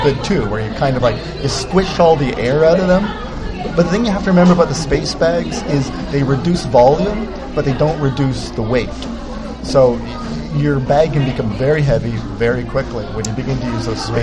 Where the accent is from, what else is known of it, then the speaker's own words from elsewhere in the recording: Montreal, Quebec, Canada; and I grew up in Montreal, so you have to play hockey.